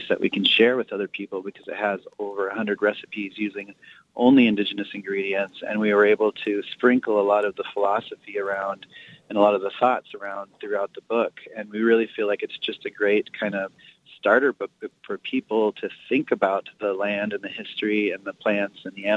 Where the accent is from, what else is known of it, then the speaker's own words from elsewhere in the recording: Pine Ridge, South Dakota, United States; And then growing up on Pine Ridge with the Lakota around and always having Lakota ceremony and religion and spirituality and everything